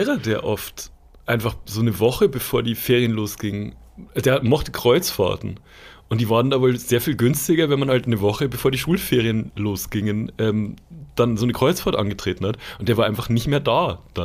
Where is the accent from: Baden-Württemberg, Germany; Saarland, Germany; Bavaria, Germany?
Bavaria, Germany; Schwandorf; in Nürnberg, was von meiner Heimatstadt Schwandorf jetzt nicht so wahnsinnig weit entfernt war, so eine Stunde mit dem Zug.